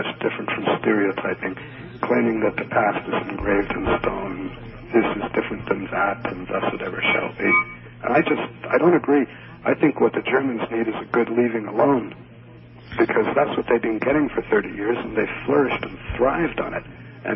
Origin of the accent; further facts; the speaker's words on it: Ireland; I'm Irish, and I quite simply don't agree with them.